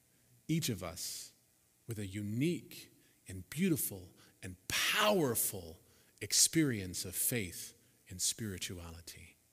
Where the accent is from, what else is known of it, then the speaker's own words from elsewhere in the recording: Santa Clarita, California, United States; I grew up, I told you that I grew up in Santa Clarita. This was actually before we moved to Santa Clarita, because we moved to Santa Clarita when I was 7. We hadn't been in the state of California that long because I was born in another state.